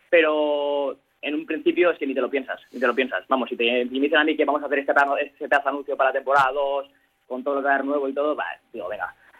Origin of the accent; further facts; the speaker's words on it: Erandio, Basque Country, Spain; somos de Erandio y bueno, siempre nos ha dado facilidades el club